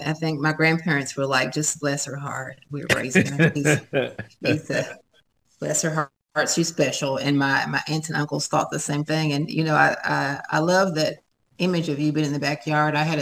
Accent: Kentucky, United States; And then I was on a farm with no running water, with an outhouse in Casey County, 11 miles, but worlds apart.

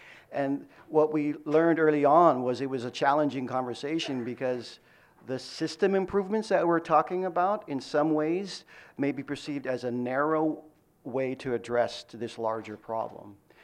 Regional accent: California, United States; now in Oregon, United States; I've lived here now a whole 4 months and started with Lane County on July 1st. And I'm from Southern California.

